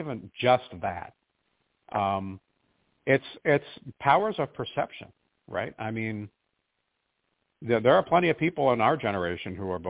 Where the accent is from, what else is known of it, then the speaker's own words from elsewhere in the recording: New York, United States; I grew up on Long Island, about 50 miles east of the city.